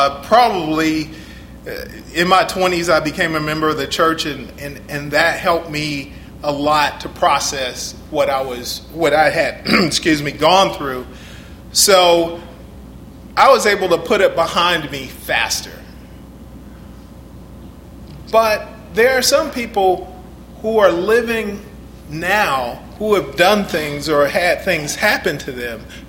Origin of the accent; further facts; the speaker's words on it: Detroit, Michigan, United States; We grew up in Detroit in the 60s, where drugs were prevalent.